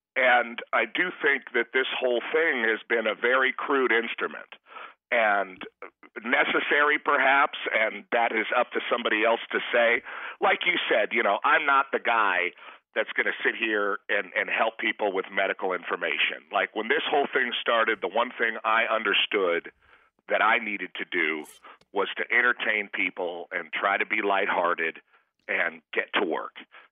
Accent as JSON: {"language": "English", "town": "San Pedro", "region": "California", "country": "United States", "tie": "born or raised there", "also_born_or_lived": "Rancho Palos Verdes", "said": "I grew up mostly in Rancho Palos Verdes and in San Pedro, which is kind of like the harbor where the ghetto meets the sea."}